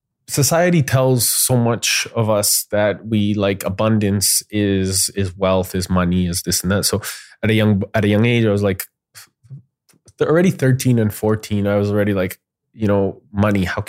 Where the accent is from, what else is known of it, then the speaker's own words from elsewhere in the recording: Canada; So growing up in Canada was really something like super beautiful.